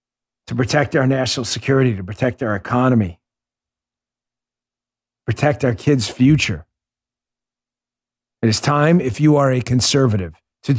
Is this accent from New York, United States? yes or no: yes; New York, United States; I grew up in New York. I love New York. I always will.